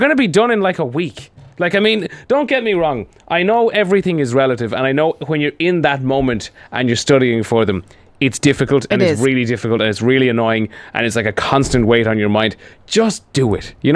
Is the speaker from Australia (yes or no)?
no; Ireland; It's so, we're so Irish as well, is it?